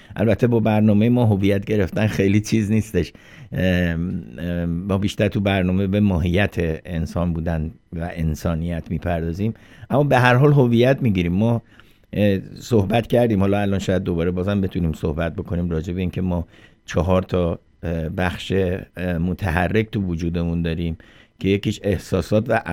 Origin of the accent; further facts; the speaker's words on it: Iran; born there; ما که تو ایران به دنیا اومدیم به هر حال خاطراتی داریم از اون کشور